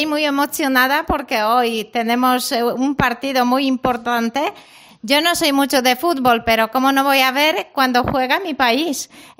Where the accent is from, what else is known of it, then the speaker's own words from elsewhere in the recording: Poland; Spanish is a second language; moved away as an adult; Yo salí de Polonia para buscar mejor trabajo y sobre todo poder mejorar la situación familiar y económica.